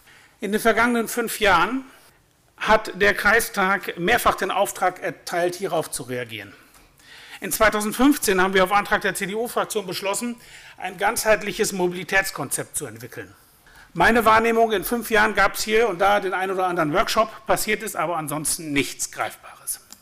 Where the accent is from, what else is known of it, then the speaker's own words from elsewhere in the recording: Bad Laer, Lower Saxony, Germany; Und zwar mache ich das mal für meine Heimatgemeinde Bad Lahr.